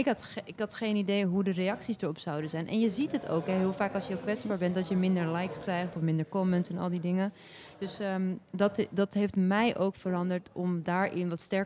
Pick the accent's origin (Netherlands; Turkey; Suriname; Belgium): Turkey; Ik ben een Turkse vrouw met een Alevi achtergrond.